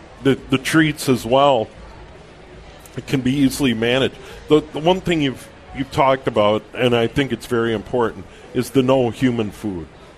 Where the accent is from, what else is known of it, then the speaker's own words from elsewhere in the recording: St. Paul, Minnesota, United States; I grew up with it. I was born in St. Paul, and now that I'm older, I don't want to have anything to do with it.